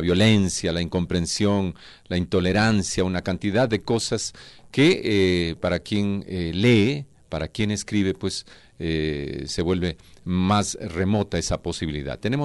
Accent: Ecuador; leemos muy poquito como ecuatorianos

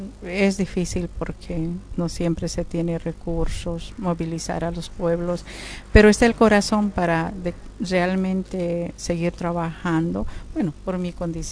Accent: Tiahuanacu, La Paz, Bolivia; de Tiahuanacu, soy del pueblo de Tiahuanacu, en la provincia Ingavi. Soy del Ayllu Huaraya, que del pueblo de Tiahuanacu es caminando como a una hora y media.

